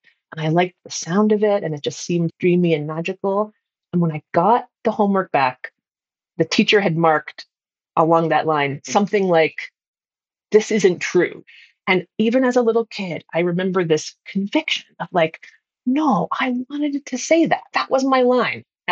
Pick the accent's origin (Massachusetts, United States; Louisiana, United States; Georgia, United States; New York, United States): Massachusetts, United States; Amherst; And I grew up in Amherst, Massachusetts, which is the home of Emily Dickinson, and we heard them in school.